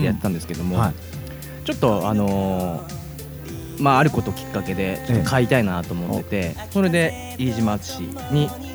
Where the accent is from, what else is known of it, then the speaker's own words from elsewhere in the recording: Hokkaido, Japan; moved away as an adult; now in Tokyo, Japan; 私は北海道を上京してきたのがですね、